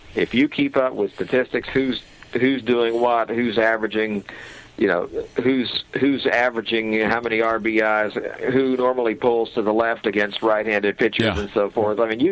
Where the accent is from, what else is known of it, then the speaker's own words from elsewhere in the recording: Stephenville, Texas, United States; I grew up in Stephenville with KSTV, so a little different.